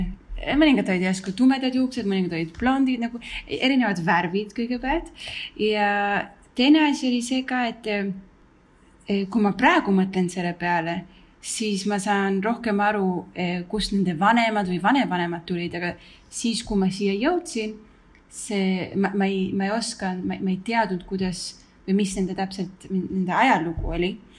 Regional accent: Israel; ma kasvasin siin Iisraelis ja et ma õppisin siin

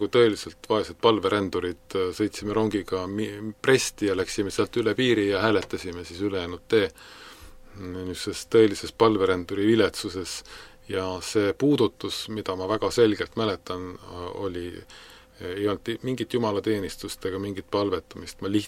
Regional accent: Tallinn, Harju County, Estonia; Ma elasin ju Tallinnas, olen sündinud Tallinnas kõikide nende kirikute keskel.

